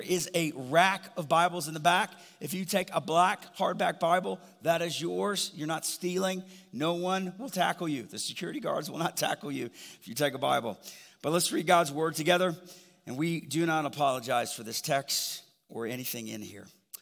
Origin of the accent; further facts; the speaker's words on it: Alabama, United States; But I'm from the South, from Alabama. Roll Tide.